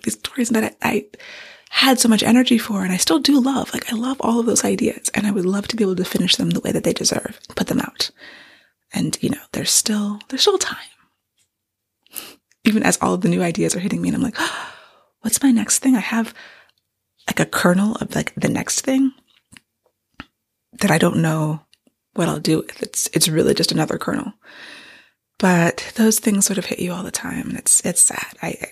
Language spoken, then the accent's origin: English; United States; I'm American. I'm nothing else. Like, grew up here. I don't have any immigrants in my family. I'm just from here.